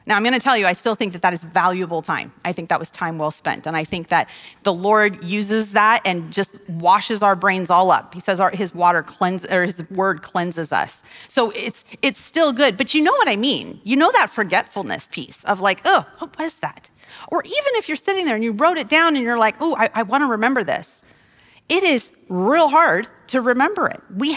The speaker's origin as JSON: {"language": "English", "region": "Wyoming", "country": "United States", "said": "I'm from Wyoming, and while they don't blow quite as much, I think of sagebrush when I think of these"}